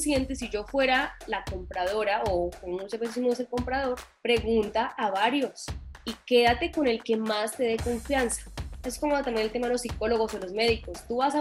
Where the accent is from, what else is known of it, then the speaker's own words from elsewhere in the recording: Colombia; moved away as an adult; now in Mexico; soy colombiana, soy extranjera, vivo aquí en México hace 5 años, tengo 30 años.